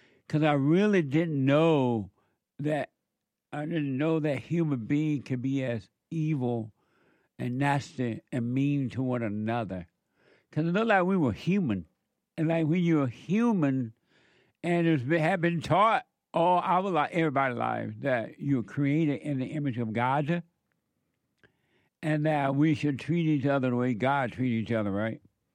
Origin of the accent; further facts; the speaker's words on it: Alabama, United States; I did not know growing up in Alabama, oh, fun, on the plantation, it was amazing.